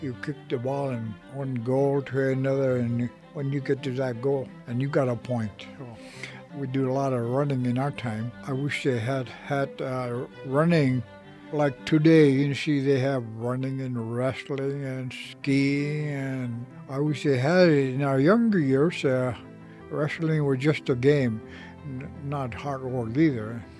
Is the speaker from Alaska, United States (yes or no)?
yes; Alaska, United States; first language Inupiaq; English is a second language; That's why I don't even know how to speak English yet. I'm still trying to learn English. My first language was Inupiaq. Daily, I speak Inupiaq to anybody.